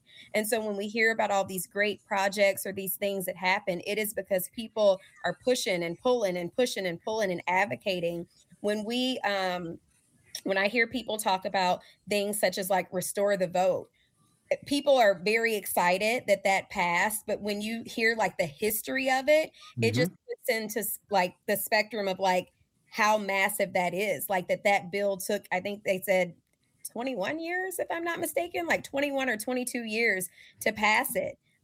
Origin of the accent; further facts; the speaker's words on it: Alabama, United States; also born or lived in Minnesota; So I actually grew up in Alabama. So I was born in Minnesota, but I actually grew up in Alabama. So everybody laughs at me because I say I'm from Alabama, because I have Southern roots.